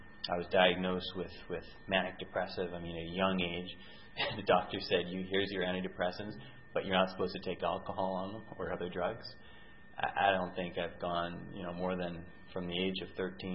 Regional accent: Prince Edward Island, Canada; moved away; I grew up in Prince Edward Island, and then eventually I moved out west

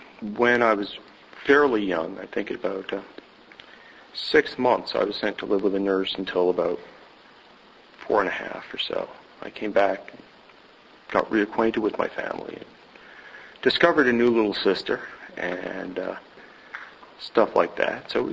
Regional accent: New York City, New York, United States; born there; And I was born in New York City, probably the 10th generation alcoholic.

